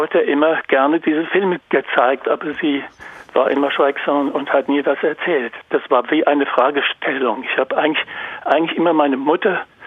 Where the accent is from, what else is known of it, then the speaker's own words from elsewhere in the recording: Braunau, Upper Austria, Austria; Ich bin auch aus Braunau, so wie meine Urgroßmutter, Mutter und Großmutter.